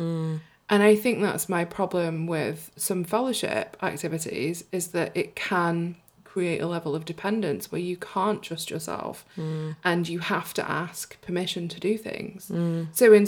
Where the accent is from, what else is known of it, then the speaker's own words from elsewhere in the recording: United States; born there; also born or lived in England; I'm breaking free from my life in England. You know, I was born in the States originally, despite my accent.